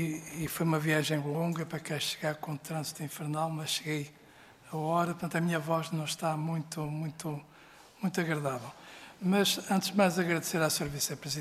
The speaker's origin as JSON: {"language": "Portuguese", "country": "Portugal", "said": "porque somos portugueses"}